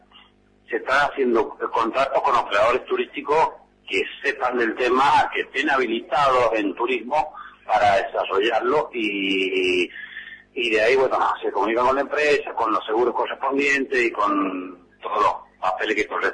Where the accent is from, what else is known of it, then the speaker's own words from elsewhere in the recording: Tupungato, Mendoza, Argentina; yo vengo de Tupungato, hace ya 20 años que me vine